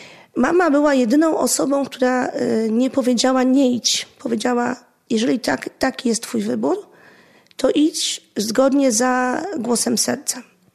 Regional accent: Warsaw, Masovian Voivodeship, Poland; born there; urodziłam się w Warszawie w takiej parafii, gdzie jest dom prowincjalny naszego zgromadzenia.

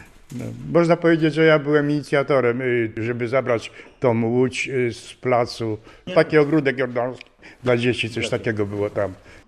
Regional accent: Szczecin, West Pomeranian Voivodeship, Poland; jestem ze Szczecina. Tutaj mieszkam w Szczecinie od 1946 roku.

